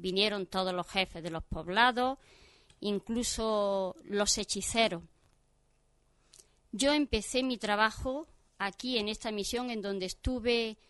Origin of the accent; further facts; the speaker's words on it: Íllora, Andalusia, Spain; moved away; salí de España, de Illora, mi pueblo, en el año 1973 y llegué allí, al Zaire. Llevo en España, en estas últimas vacaciones, año y medio